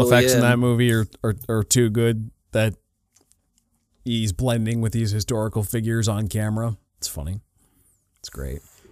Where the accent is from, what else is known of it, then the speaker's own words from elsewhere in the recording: Canada; hockey just because I'm Canadian